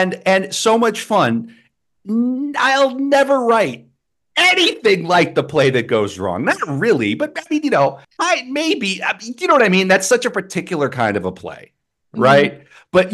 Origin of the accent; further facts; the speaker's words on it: United States; That's bad English, but I'm an American, but one of the major centers.